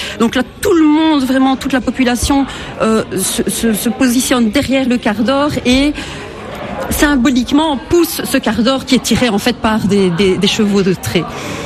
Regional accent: Mons, Wallonia, Belgium; Donc, chez nous, à Mons, donc, le doudou, c'est vraiment une fête de grande liesse collective

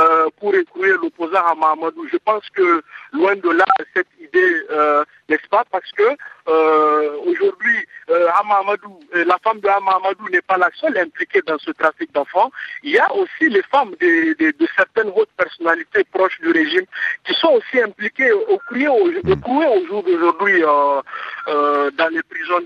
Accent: Niger; c'est la première fois qu'un tel scandale éclate chez nous au Niger.

